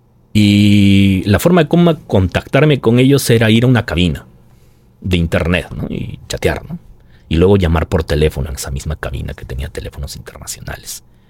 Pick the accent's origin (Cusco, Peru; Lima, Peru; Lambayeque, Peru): Cusco, Peru; yo soy cusqueño.